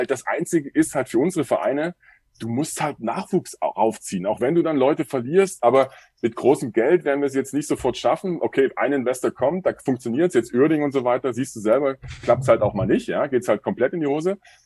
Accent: Saxony, Germany; accent: Saxon; Ihr redet bayerisch, ich rede sächsisch

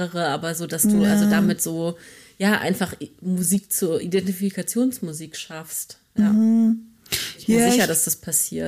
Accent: Northern Germany, Germany; now in Berlin, Germany; Also ich bin auch nicht in Berlin aufgewachsen, sondern in Norddeutschland.

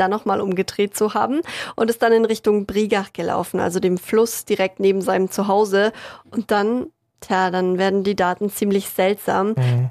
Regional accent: Villingen-Schwenningen, Baden-Württemberg, Germany; Also wir kommen beide aus Villingen-Schwenningen

